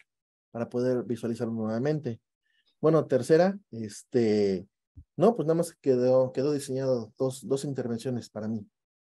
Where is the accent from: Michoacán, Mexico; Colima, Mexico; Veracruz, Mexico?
Veracruz, Mexico; Soy jarocho